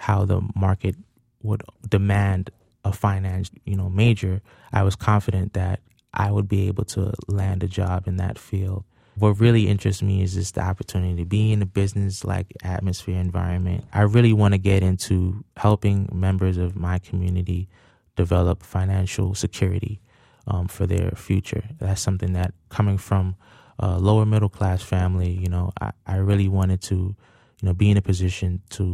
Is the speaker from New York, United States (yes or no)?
yes; Brooklyn, New York, United States; I'm from Brooklyn, New York, Canarsie, New York, yeah, particular.